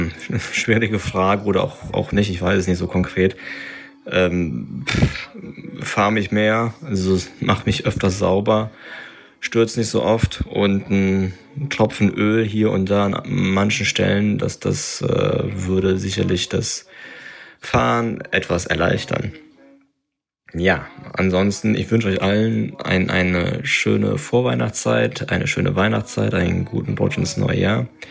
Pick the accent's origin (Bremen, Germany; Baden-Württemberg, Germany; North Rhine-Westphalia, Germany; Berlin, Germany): North Rhine-Westphalia, Germany; now in Lower Rhine, Germany; von meiner neuen Heimat, dem Niederrhein, in meine alte Heimat, dem Sauerland